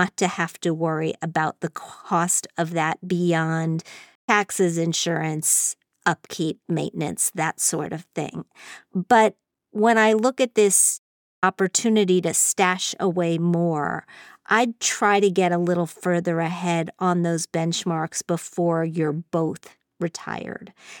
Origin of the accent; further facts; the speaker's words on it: Midwest, United States; I grew up in the Midwest myself.